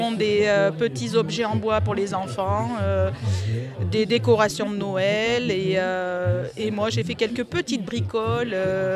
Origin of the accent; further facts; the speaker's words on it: Saint-Bonnet-les-Tours, Nouvelle-Aquitaine, France; Nous sommes originaires de Saint-Bonnet-les-Tours